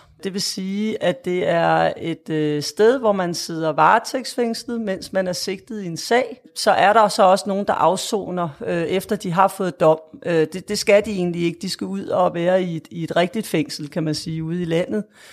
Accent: Frederiksberg, Capital Region of Denmark, Denmark; Vi bor på Frederiksberg, Lars og jeg, i mit gamle barndomshjem

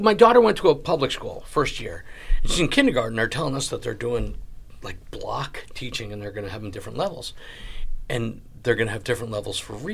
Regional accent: Connecticut, United States; I grew up in Connecticut, and they used to do busing. They would take a lot of kids out of the inner city, and they'd move them to outside towns and programs that they put together.

